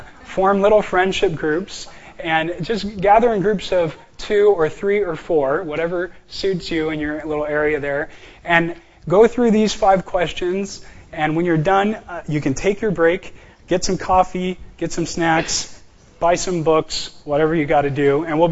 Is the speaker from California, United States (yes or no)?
yes; Rialto, California, United States; now in Irvine, United States; I live in Irvine here. I'm from Rialto, California, the beautiful area of San Bernardino County.